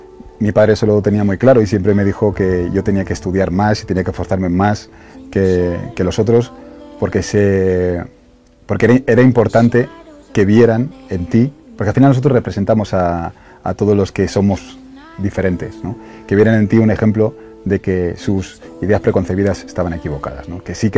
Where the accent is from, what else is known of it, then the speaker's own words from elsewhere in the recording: Spain; born there; tengo 39 años. Mi padre es de Guinea Ecuatorial. Yo nací en España, luego mis papeles dicen que soy español